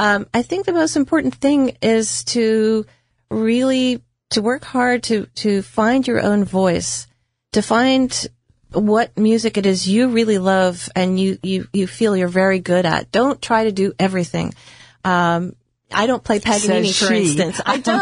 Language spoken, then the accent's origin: English; Philadelphia, Pennsylvania, United States; This is my hometown, Philadelphia. I still have family here. I went to school here